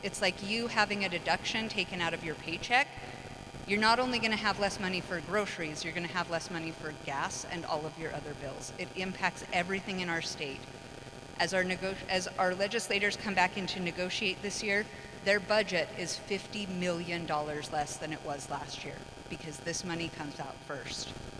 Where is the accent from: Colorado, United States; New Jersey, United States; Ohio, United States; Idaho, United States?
Idaho, United States; Ammon; also born or lived in Pocatello; I'm from Pocatello. I grew up in Ammon, and my mom's here, so you can blame her.